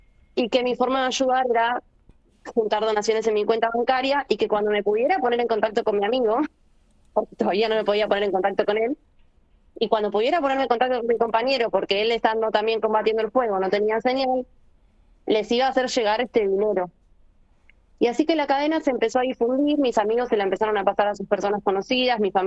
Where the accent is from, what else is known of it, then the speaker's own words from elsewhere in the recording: Buenos Aires, Argentina; now in Lago Puelo, Argentina; yo no soy de Lago Puelo, vivo en Lago Puelo, pero soy de Buenos Aires, y tengo mucha red en Buenos Aires.